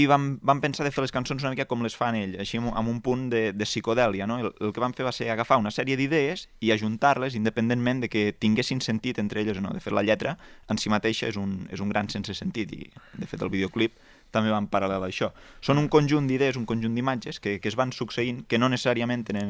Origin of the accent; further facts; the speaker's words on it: Catalonia, Spain; reivindicar també que som d'aquí, que som de les Garrigues i que som de Lleida